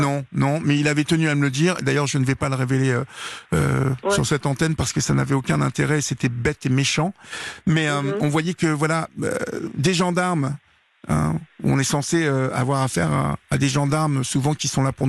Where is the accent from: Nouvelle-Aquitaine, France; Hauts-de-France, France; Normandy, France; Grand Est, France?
Normandy, France; je connais les gendarmes, moi, dans mon patelin, là-bas en Normandie.